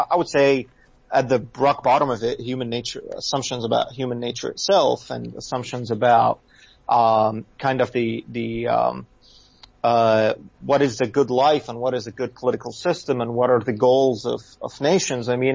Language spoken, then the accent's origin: English; Egypt; growing up in Egypt in the 1990s, being born in the late 80s, growing up there in the 1990s